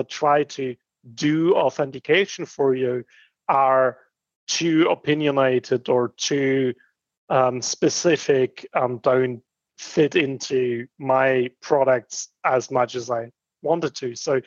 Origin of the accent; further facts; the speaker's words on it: Heidelberg, Baden-Württemberg, Germany; in my hometown of Heidelberg, here in Germany